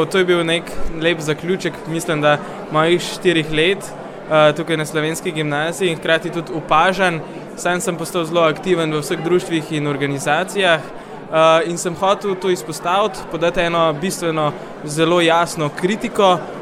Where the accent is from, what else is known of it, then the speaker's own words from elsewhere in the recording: Rateče, Upper Carniola, Slovenia; prihajam iz Rateč, seveda tudi malo naveza kulture, konec koncev imamo le zilsko narečje